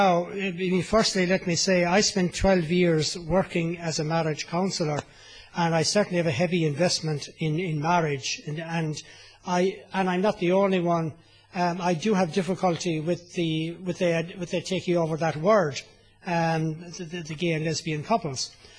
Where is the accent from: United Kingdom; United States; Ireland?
Ireland; I was born in Ireland, yes. I grew up there.